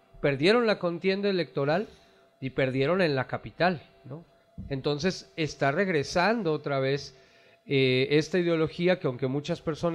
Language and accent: Spanish; Mexico; nosotros como mexicanos nos demos cuenta